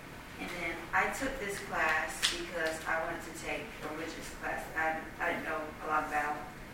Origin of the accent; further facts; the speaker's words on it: Anderson, South Carolina, United States; I'm from Anderson, South Carolina. It's a small town, about 40 minutes away from here.